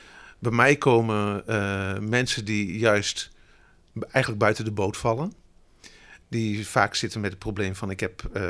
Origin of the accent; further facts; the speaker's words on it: Gelderland, Netherlands; Ik ben geboren en getogen in de Achterhoek. Ik ben een boerenzoon